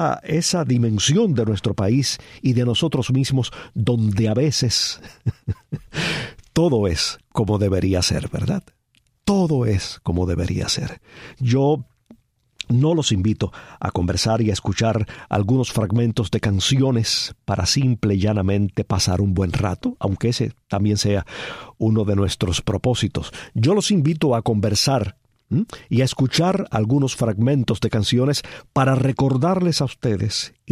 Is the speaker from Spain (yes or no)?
no; Cuba; moved away; abandoné físicamente Cuba. Y digo físicamente porque mentalmente, emocionalmente, culturalmente, jamás me fui de Cuba.